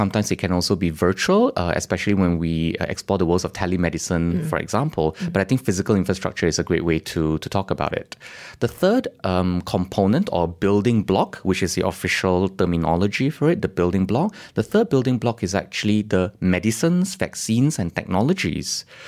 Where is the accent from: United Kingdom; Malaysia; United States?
Malaysia; Taiping, Perak; I'm from Taiping, Para.